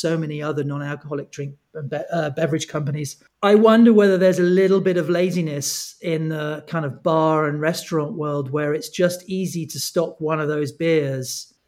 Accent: England, United Kingdom; It's been quite interesting for me being English and, 2 years into not drinking and doing this.

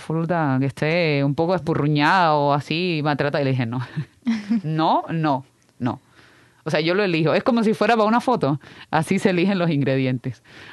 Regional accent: Pinar del Río, Cuba; Yo soy originalmente de Pinar del Río del campo a campo.

